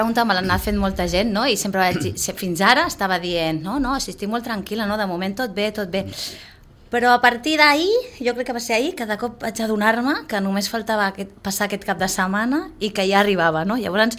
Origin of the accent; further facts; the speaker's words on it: Sitges, Catalonia, Spain; em coneixeu i tal, soc de Sitges